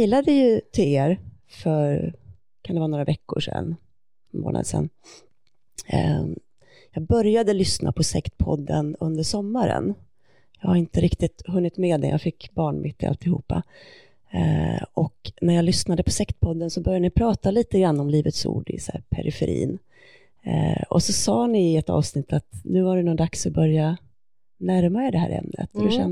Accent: Skövde, Västra Götaland County, Sweden; also born or lived in Skellefteå; Jag är uppvuxen i Skövde. Däremot så har jag min släkt uppe i Norrland. Så att jag har liksom inga anknytningar längre till Skövde. Men vi bodde där tills jag var 10.

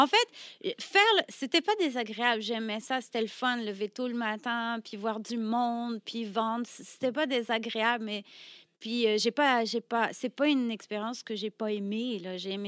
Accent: Brittany, France; now in Montréal, Canada; J'ai déménagé à Montréal. OK, moi, j'ai grandi en France, en Bretagne

